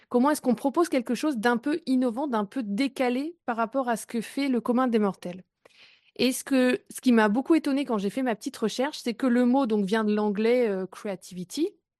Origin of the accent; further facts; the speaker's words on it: Brittany, France; Je vis à Brest. Je suis une Bretonne.